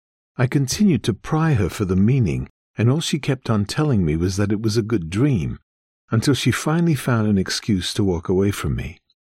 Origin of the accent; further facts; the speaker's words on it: Yonkers, New York, United States; I grew up in South Yonkers, New York, a fairly large city with a closely knit Jordanian community within a melting pot of ethnicities. I was raised in a Christian household with my parents, brother, and 3 sisters.